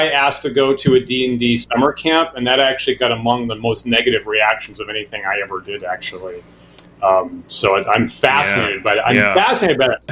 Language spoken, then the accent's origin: English; Maine, United States; now in New York City, United States; I'm currently in Brooklyn, New York. But I didn't grow up here. I grew up in Maine, you know, rural area in Maine.